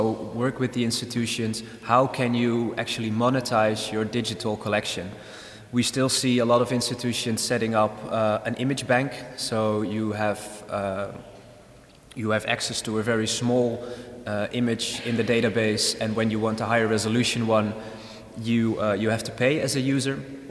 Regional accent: Netherlands; English is a second language; This is one example from the Netherlands, where I come from

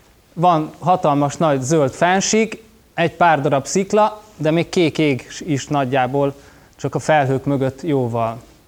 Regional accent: Baranya, Hungary; ez a mecseknek az egyik domboldala, Baranyába készült a kép, Komlótól nem messze egyébként. Én ott nőttem föl, úgyhogy azért szoktam elég gyakran járni ezen a környéken.

